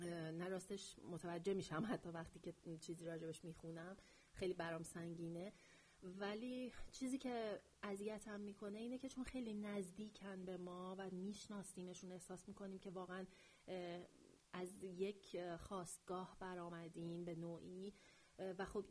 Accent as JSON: {"language": "Persian", "country": "Iran", "said": "به عنوان یه ایرانی آدم خجالت میکشه"}